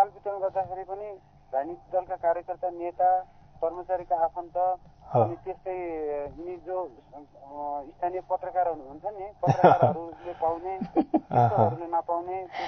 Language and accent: Nepali; Bhambada, Karnali Province, Nepal; म मेरो गाउँ चाहिँ मुगु जिल्लाको भामबाडा हो.